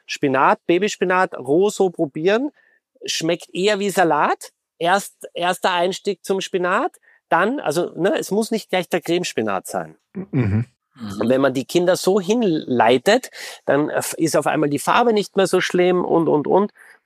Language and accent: German; Austria; ich bin Österreicher.